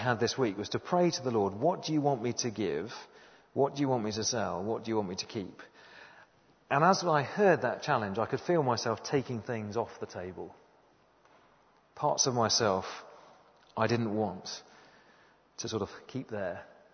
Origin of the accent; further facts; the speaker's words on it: United Kingdom; And partly by being British, and being a man, that's two problems I've got.